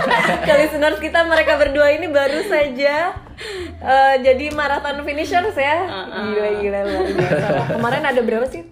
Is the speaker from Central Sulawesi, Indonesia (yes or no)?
no; West Java, Indonesia; gue sebagai orang Indo plus Sunda pula plus anak bungsu